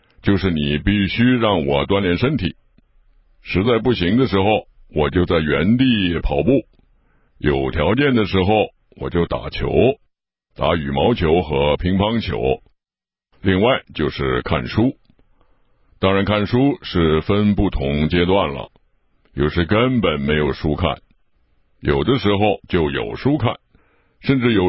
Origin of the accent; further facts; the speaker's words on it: China; 我不想离开自己的祖国，因为毕竟是在中国做事情，而我是个中国人